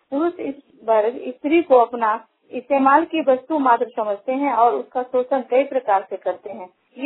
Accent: Gadra, Jharkhand, India; ग्राम गदरा, जिला पूर्वी सिंहभूम झारखंड की रहने वाली हूँ। मैं एक गृहिणी हूँ

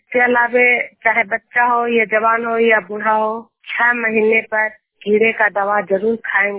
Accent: Juniyar, Bihar, India; मैं नालंदा जिला के ईसा प्रखंड जुनियार गांव की निवासी हूं

